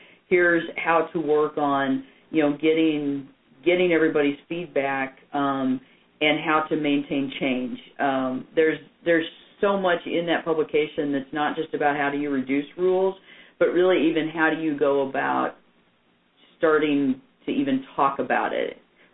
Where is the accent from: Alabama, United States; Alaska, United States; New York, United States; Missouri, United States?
Missouri, United States; I'm from Missouri. We tend to be blunt.